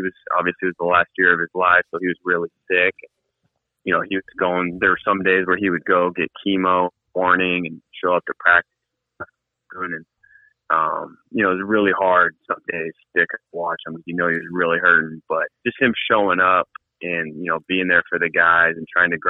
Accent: San Diego, California, United States; Yeah, actually, I grew up in San Diego.

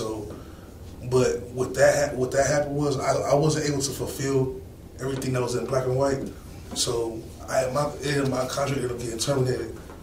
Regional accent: Cincinnati, Ohio, United States; also born or lived in Louisville, Kentucky; So when I was a child, I used to live in Louisville, Kentucky. But I was born and raised in Cincinnati, but my daddy got married and moved to Louisville.

